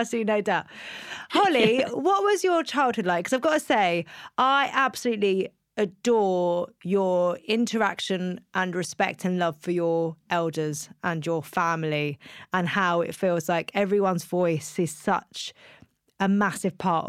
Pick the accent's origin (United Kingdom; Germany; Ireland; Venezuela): United Kingdom; Scotland; Oh yeah, I don't have a Scottish accent. No. I'm Scottish but without the accent.